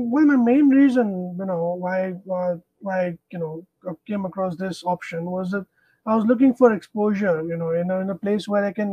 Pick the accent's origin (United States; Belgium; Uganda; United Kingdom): Uganda; because I grew up in Uganda, which is a small country in Africa.